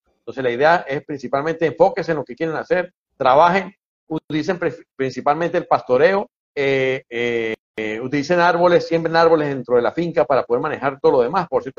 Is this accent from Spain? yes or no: no; Venezuela; como decimos en mi país, en Venezuela